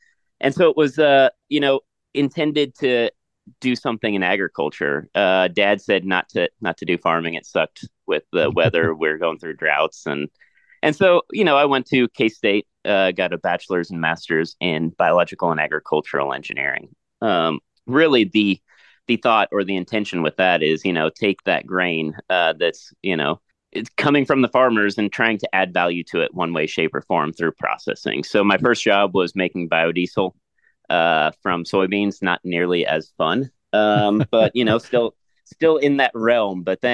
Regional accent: Phillipsburg, Kansas, United States; So small town in Phillipsburg, Kansas is the name of the town. It's grew up on a farm.

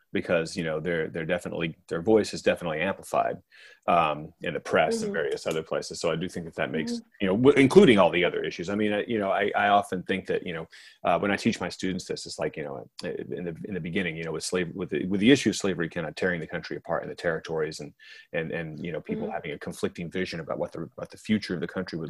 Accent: California, United States; also born or lived in Alabama; When I was from, and I'm from Alabama, everybody knows that. And I grew up in California, of course

